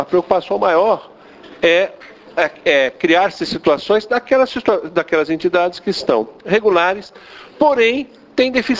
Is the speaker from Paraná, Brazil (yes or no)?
no; Ferraz de Vasconcelos, São Paulo, Brazil; also born or lived in Suzano; eu sou de Suzano... Nasci em Suzano e sou de Ferraz de Vasconcelos, é periferia, nasci lá. Aquela região tem 800 mil habitantes